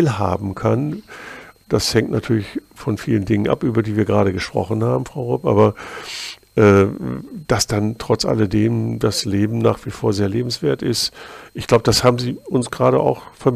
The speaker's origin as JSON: {"language": "German", "region": "Hamburg", "country": "Germany", "tie": "born there", "said": "grüßen Sie bitte meine Geburtsstadt Hamburg ganz herzlich."}